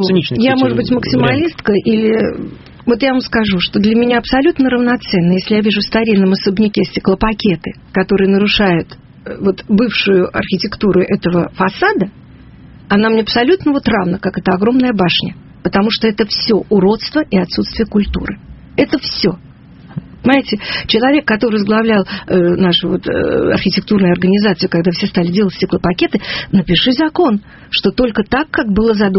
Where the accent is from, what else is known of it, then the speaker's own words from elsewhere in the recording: Russia; born there; я родилась на Колыме. И меня на руках качали заключенные.